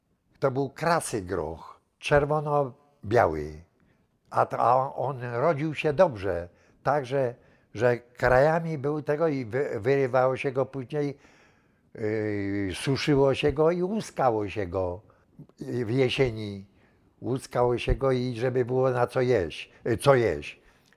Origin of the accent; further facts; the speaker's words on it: Kraków, Lesser Poland, Poland; urodzony 2.7.1927. Rodem pochodzę z Bronowic Małych. Ojciec mój też pochodzi z Bronowic Małych. Zresztą cała rodzina pochodzi z Bronowic Małych. Także jesteśmy rodziną, jak to się mówi, bronowicką.